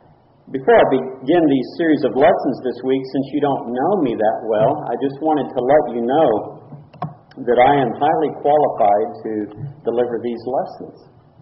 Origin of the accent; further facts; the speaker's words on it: Springfield, Tennessee, United States; I'm from the Springfield area, Robertson County, just north of Nashville